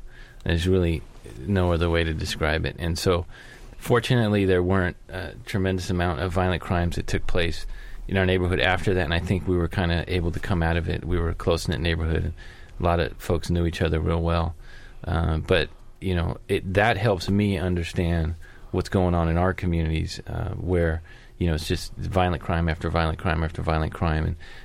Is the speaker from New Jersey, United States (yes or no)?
no; Oakland, California, United States; But certainly growing up in the Hispanic areas, you had the Norteños that kind of controlled the area from the Hispanic gang side. And they were always at war with a group called the Cedeños or the Border Brothers, which were far east Oakland.